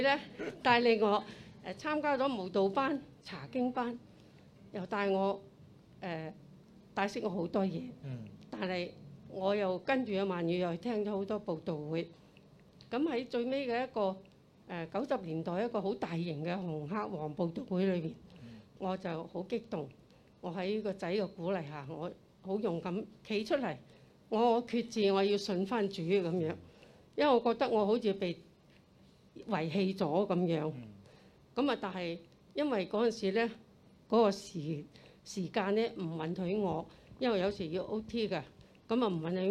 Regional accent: China; born there; 我因為出生在內地一個傳統基督教的醫生家庭，我從小就在教會裏面跟著公公婆婆他們經常回去教會參加

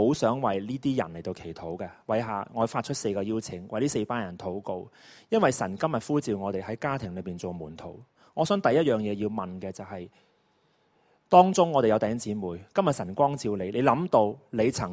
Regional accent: China; 我哋中国人都好怕嘅，特别弟兄仲更加难。

